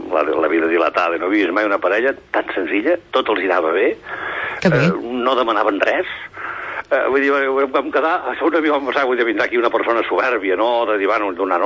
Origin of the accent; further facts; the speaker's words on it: Figueres, Catalonia, Spain; now in Girona, Spain; mai he oblidat Figueres, que a mi m'encanta Figueres, soc